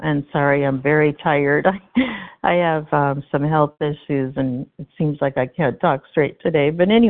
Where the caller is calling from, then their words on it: Washington, United States; gratefully recovered from Washington State.